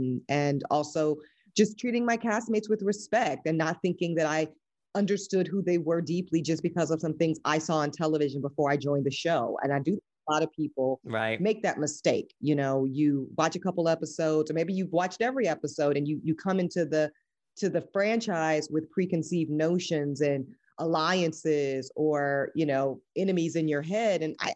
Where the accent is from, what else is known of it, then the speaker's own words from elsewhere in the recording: the South, United States; I'm also from the South, different sensibilities.